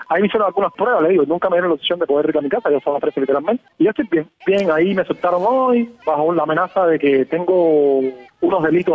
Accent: Cuba

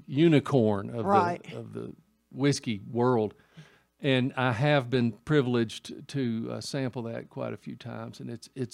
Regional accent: Nashville, Tennessee, United States; born there; I was born in Nashville a long, long, long time ago when they had horse and buggies and, you know, a dirt road running through it.

